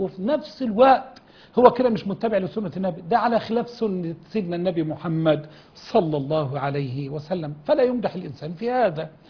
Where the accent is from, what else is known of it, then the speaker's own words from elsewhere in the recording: Egypt; احنا عندنا في مصر